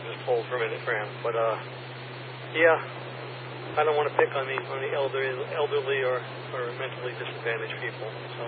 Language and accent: English; Islip, New York, United States; Islip Village. That's where I was on a lake. We had a house on a lake. Nice community. Nice little hamlet.